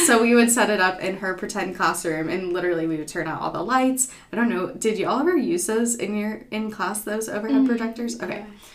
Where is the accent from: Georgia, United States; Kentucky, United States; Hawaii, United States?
Georgia, United States; Atlanta; also born or lived in New York; Well, I was born in New York, but have lived in Atlanta most of my life, so I was raised here